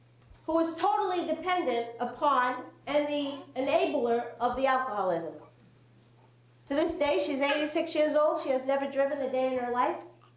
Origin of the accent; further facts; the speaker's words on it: Worcester, United States; So I am from an upper middle class family. I grew up in Worcester.